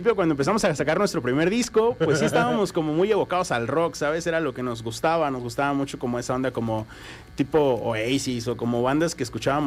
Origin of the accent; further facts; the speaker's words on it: Zacatepec, Morelos, Mexico; soy de Zacatepec.